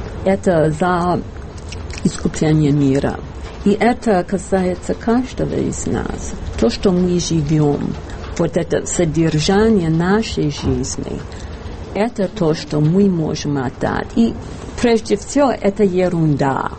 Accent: United States; Мы из Америки, у нас обратный билет

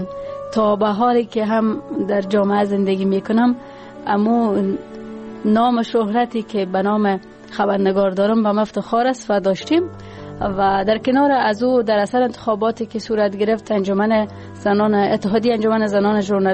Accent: Parwan, Afghanistan; also born or lived in Kabul; ، یک تن از باشنده های ولایت پروان و کسی که یکی از روستاها یا یکی از سلسله های این ولایت است و در اینجا زاده شدیم و در اینجا بزرگ شدیم

